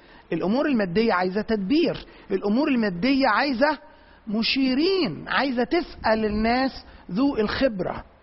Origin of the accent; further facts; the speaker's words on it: Egypt; البيوت أغلبها بتاعتنا بالذات كمصريين بتعملش كده خالص